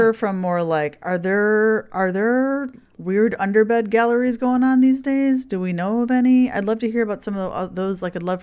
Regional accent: Chicago, Illinois, United States; Chicago. I'm from Chicago. Work for it, Chicagoans.

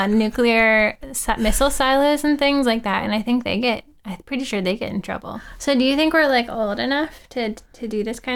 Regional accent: Norfolk, Virginia, United States; Yeah, it's my hometown.

